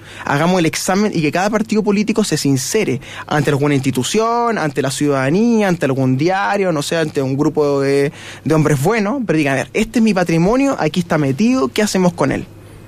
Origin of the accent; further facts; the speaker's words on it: Melipilla, Santiago Metropolitan, Chile; Soy de Milipilla